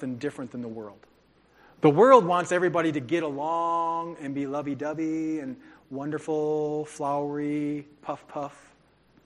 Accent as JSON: {"language": "English", "region": "North Dakota", "country": "United States", "tie": "born or raised there", "said": "I grew up in North Dakota. Woohoo! All the North Dakotans say amen."}